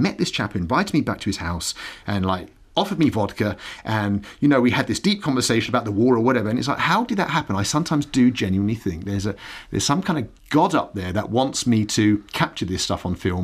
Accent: England, United Kingdom; And as an Englishman who values politeness so highly, it's a real pleasure being here.

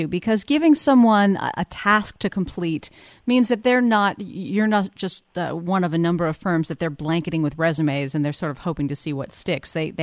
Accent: United States; doesn't bother us Americans.

